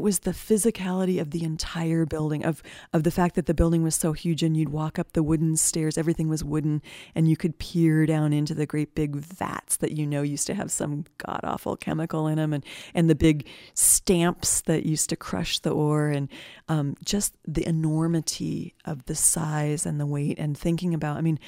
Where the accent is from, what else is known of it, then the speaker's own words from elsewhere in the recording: Colorado, United States; also born or lived in Greeley / Lakewood; I'm from Colorado. So we kind of lived all over the Front Range, lived for a while in Greeley, for a while in Lakewood.